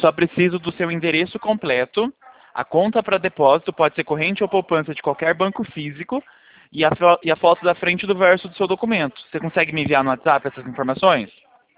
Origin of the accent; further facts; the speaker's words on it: Presidente Prudente, São Paulo, Brazil; Ah, eu sou de Presidente Prudente, São Paulo.